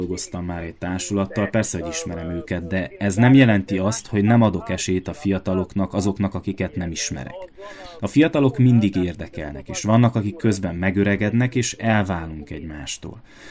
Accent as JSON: {"language": "Hungarian", "town": "Betlehem", "region": "Bistrița-Năsăud", "country": "Romania", "tie": "born or raised there", "said": "Úgy, ahogyan láttam én akkoriban a szülővárosomban, Betlehemben, Besztercem mellett."}